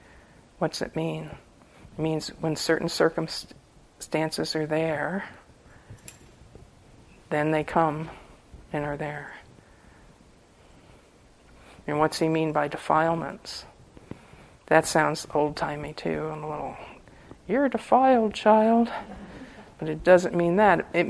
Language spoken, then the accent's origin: English; Ireland; you started up with me, I'm Irish, and I'm going to finish it.